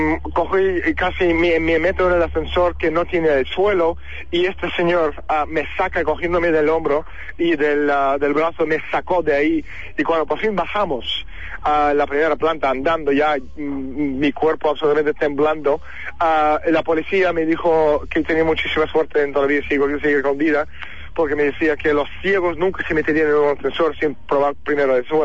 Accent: Russia; Soy ruso, ruso puro de 300 años de la pureza rusa, ¿no? Somos rusos blancos, de hecho.

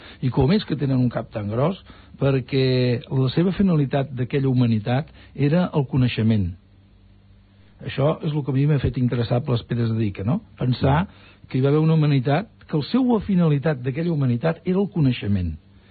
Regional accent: Catalonia, Spain; jo estava molt lluny de casa meva, esclar, jo soc de, com veieu, doncs soc de Catalunya, i allò era el Perú, i jo tinc una formació religiosa molt...

